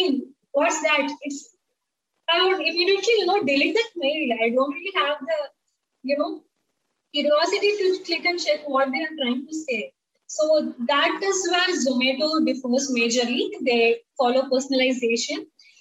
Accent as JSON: {"language": "English", "region": "Tamil Nadu", "country": "India", "said": "Also, I'm from Tamil Nadu. So we speak Tamil here, right?"}